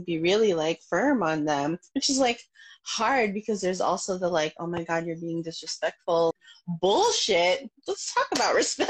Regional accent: Philippines; Personally, for me, a lot of the body confidence stuff got really wrapped up in my culture. I'm Filipina

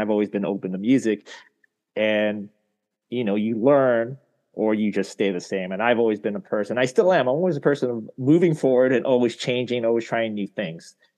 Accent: San Francisco, California, United States; now in Los Angeles, United States; I grew up in the Bay Area, up around the San Francisco area. I was up there for pretty much 22 years, and then I moved down to Los Angeles to that area, and I've been living there ever since.

